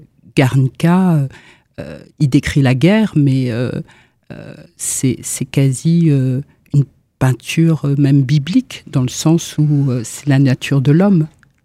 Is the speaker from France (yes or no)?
yes; Paris, Île-de-France, France; born there; Je suis née en France, à Paris.